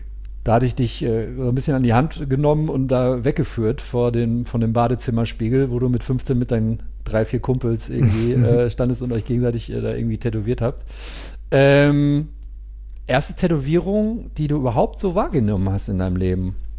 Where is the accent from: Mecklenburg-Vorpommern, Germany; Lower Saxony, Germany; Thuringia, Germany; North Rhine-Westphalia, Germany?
North Rhine-Westphalia, Germany; Also ja, ich bin 77 und ich komme auch aus dem Pott, ja.